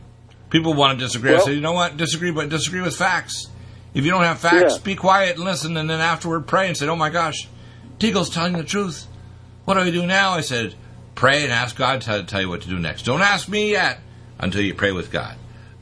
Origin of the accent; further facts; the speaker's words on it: Canada; also born or lived in Detroit; now in United States; I was born in Detroit but raised the first half of my life, or less than that now, about a third of my life in Canada.